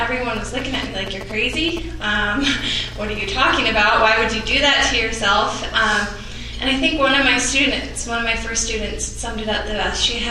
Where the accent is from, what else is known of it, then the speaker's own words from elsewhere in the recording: California, United States; like I said, I was raised in Northern California.